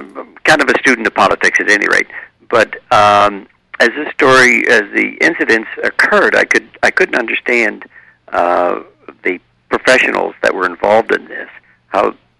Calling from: Cincinnati, Ohio, United States; Cincinnati.

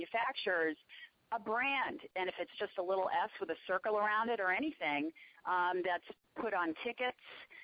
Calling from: Newton, Massachusetts, United States; We're calling in from LaSalle College in Newton, Massachusetts.

